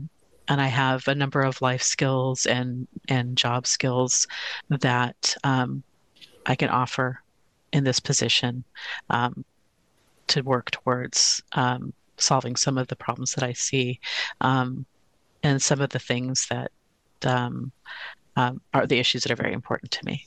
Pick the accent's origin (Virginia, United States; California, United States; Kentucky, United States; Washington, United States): Washington, United States; now in Portland, United States; I am a native of the Northwest. I grew up in Washington, and I moved with my family to Portland, Oregon, about 14 years ago.